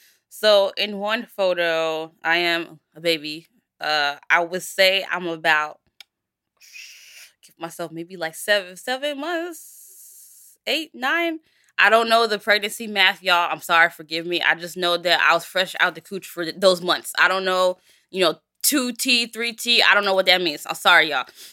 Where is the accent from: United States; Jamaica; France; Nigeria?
Nigeria; And then I'm in a traditional outfit because I'm Nigerian.